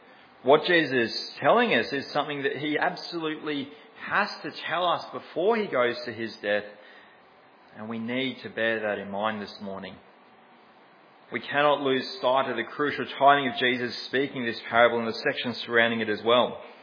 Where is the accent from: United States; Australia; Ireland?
Australia; And as an Australian, I tend to struggle when somebody tells me to be aware.